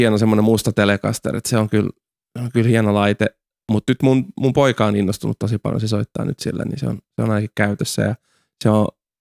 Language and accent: Finnish; Parainen, Southwest Finland, Finland; kyllähän Paraisillakin oli siis silleen teininä